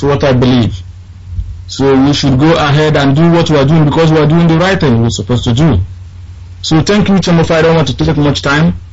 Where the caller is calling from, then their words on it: London, United Kingdom; I'm calling from London here.